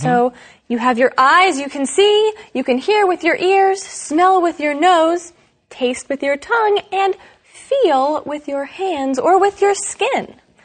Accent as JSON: {"language": "English", "country": "United States", "tie": "born or raised there", "said": "my hometown in the U.S. had several different festivals"}